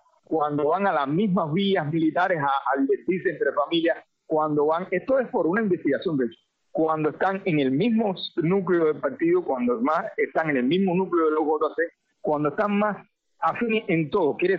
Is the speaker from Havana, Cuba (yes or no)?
no; San Juan y Martínez, Pinar del Río, Cuba; vine a mi pueblo de la ciudad de la Universidad de La Habana, a mi pueblo en San Juan y Martínez.